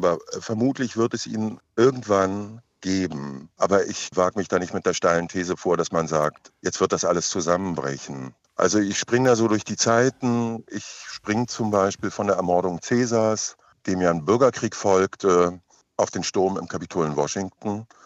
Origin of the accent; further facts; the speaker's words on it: East Germany, Germany; ich komme aus der DDR, dann war die Wende und dann brach das zusammen.